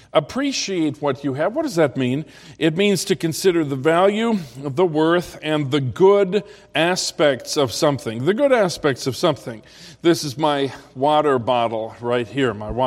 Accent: United States; When I saw that with my own eyes, it was such a rebuke to me as an American that I don't appreciate the things that I have.

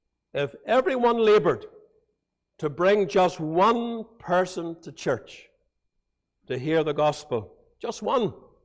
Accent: Portadown, Northern Ireland, United Kingdom; When we were growing up in Portadown, they used to pray for the blue areas, and you got blue areas too.

